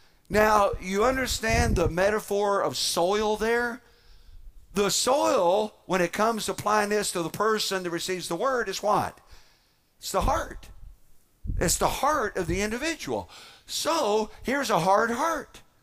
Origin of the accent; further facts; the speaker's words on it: Indiana, United States; Now, I grew up in Indiana.